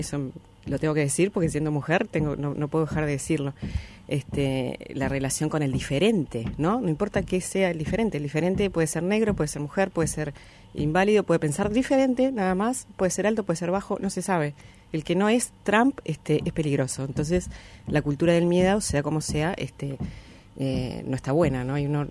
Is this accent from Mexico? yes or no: no; Uruguay; como uruguaya laica, digamos, no la que fue al espacio, sino la criada en la escuela laica de Uruguay.